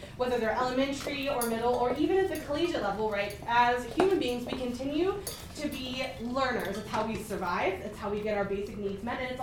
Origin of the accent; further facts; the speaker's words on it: Virginia, United States; And I'm from Virginia, and we're super friendly in Virginia.